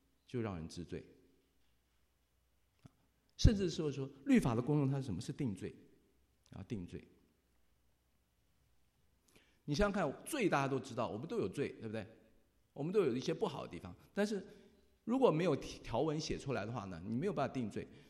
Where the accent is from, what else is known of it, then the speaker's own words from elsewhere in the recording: China; 没法律才自由嘛，我们中国人说无法无天